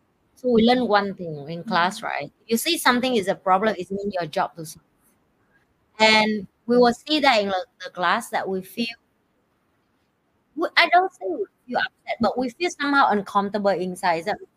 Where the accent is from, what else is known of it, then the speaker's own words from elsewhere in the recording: Vietnam; The rest I want to help back to my home country, people in Vietnam, right?